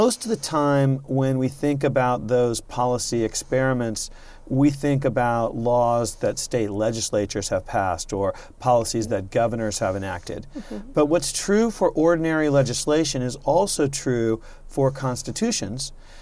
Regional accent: California, United States; and I grew up in California.

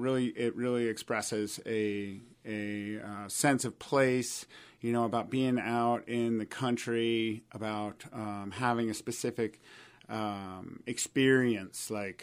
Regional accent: United States; being an American male, I really don't have the hardships of a lot of people in the world.

